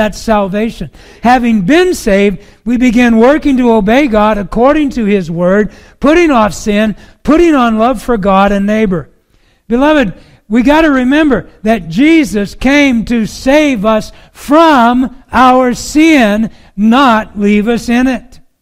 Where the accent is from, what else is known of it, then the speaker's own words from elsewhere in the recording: Superior, Wisconsin, United States; Plus, I was raised in Superior, so there were plenty.